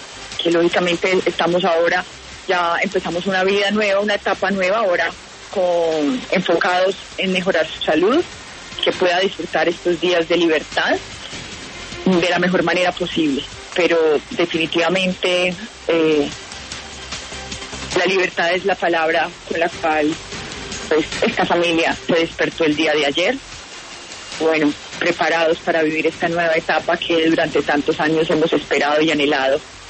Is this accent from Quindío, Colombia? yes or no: yes; Armenia, Quindío, Colombia; Somos de Armenia, todos, kindianos, puyabros, como decimos acá.